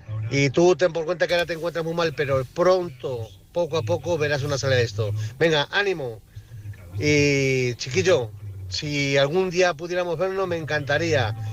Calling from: Zaragoza, Aragon, Spain; de Zaragoza

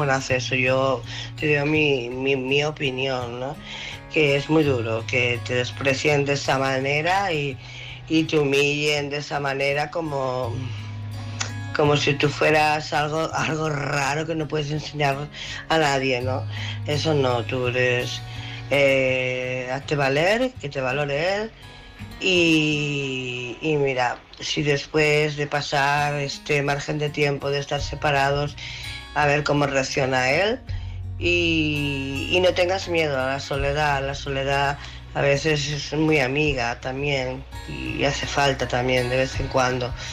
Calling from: Barcelona, Catalonia, Spain; de Barcelona.

